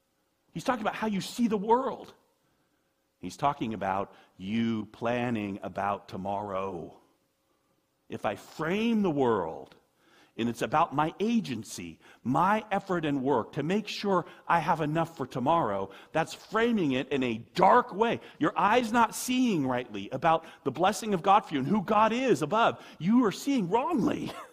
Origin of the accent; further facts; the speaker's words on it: United States; I'm an American. I we're in the top 2% of the world.